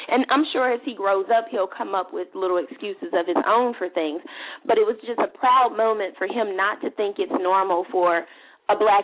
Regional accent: Inditam, Cameroon; I'm from Cameroon and the village called Inditam, mm-hmm. and I'm from the Tikar tribe.

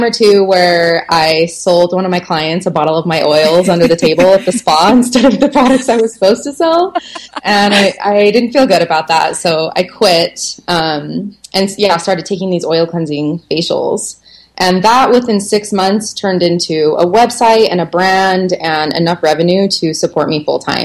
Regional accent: Salt Lake City, Utah, United States; also born or lived in New York; So I'm from Salt Lake City, Utah, and I studied cosmetology and aesthetics while I was still in high school.

